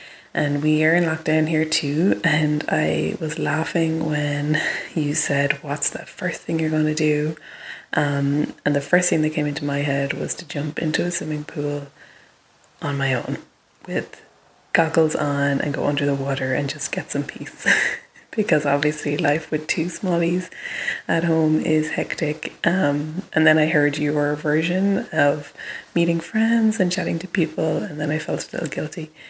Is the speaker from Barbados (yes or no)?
no; Limerick, Munster, Ireland; now in California, United States; I am from Limerick, but I live in California.